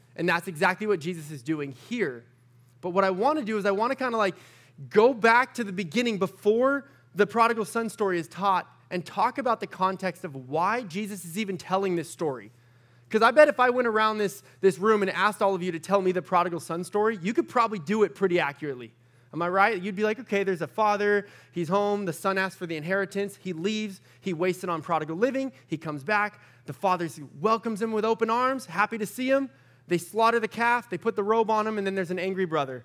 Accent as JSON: {"language": "English", "town": "San Diego", "region": "California", "country": "United States", "tie": "born or raised there", "lives_now": "McKinney, United States", "said": "And we're in McKinney, Texas right now. But I grew up in San Diego, did some ministry in Temecula alongside Kyle here, as he said."}